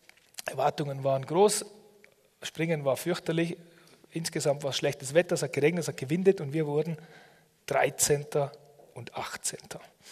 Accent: Austria; Als Österreicher konnte ich die Schweiz und Deutschland trainieren

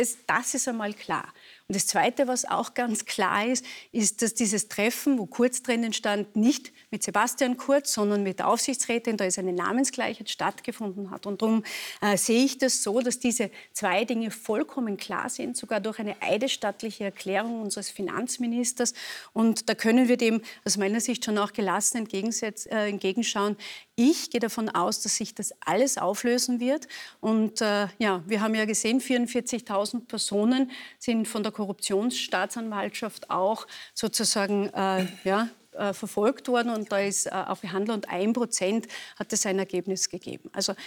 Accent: Tyrol, Austria; natürlich bin ich Tirolerin, und ein Herz schlägt für Tirol

